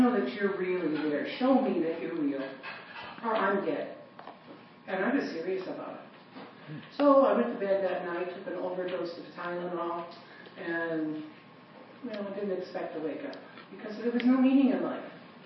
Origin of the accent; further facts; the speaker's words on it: Chicago, Illinois, United States; But I grew up in the Chicago area, and I grew up in a home that for many years was absolutely not a Christian home.